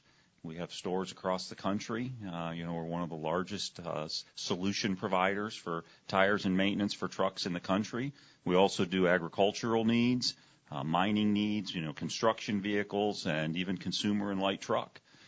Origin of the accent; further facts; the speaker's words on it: Akron, Ohio, United States; Well, I grew up in Akron, Ohio, and my grandfather was a tire builder for the Firestone Tire and Rubber Company.